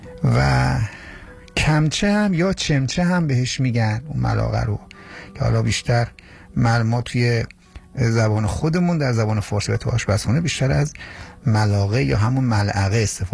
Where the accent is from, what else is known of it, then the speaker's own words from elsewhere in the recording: Tehran, Tehran Province, Iran; من ترک نیستم، من کلا بچه تهرانم، ولی تقریبا میتونم بگم که مسلطم به زبان ترکی